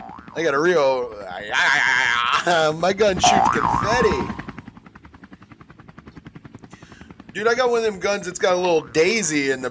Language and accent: English; Cincinnati, Ohio, United States; I'm from Cincinnati. I know what happens when a fucking gorilla gets out of control.